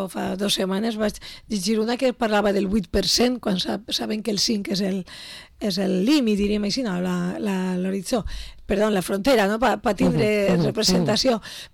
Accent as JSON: {"language": "Catalan", "town": "Betxí", "region": "Valencian Community", "country": "Spain", "said": "a les nostres comarques de Castelló, s'està arribant a molts acords municipals, entre ells en Betxí, el meu poble"}